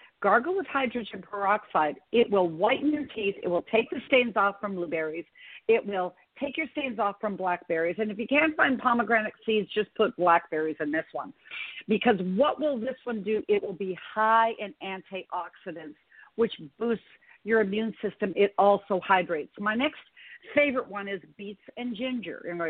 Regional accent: Montana, United States; I grew up in Montana, small town girl from Montana, but we had a summer home in Flathead Lake.

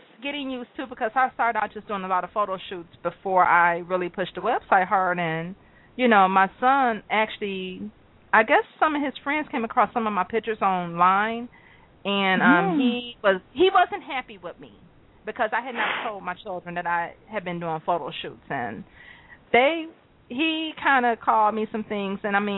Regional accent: Michigan, United States; I'm from Michigan, so we don't have, like, a lot of male strip clubs

